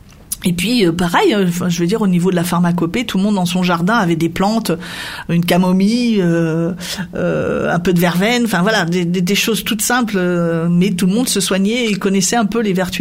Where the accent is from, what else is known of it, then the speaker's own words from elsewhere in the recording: Saint-Martin-en-Vercors, Auvergne-Rhône-Alpes, France; moi qui suis issue de ce territoire, hein, je suis native de Saint-Martin-en-Vercors